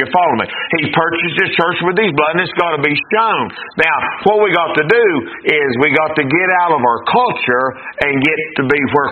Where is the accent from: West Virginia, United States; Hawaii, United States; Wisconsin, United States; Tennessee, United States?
West Virginia, United States; Wyoming; I was raised in Wyoming, she raised in Mount Lookout.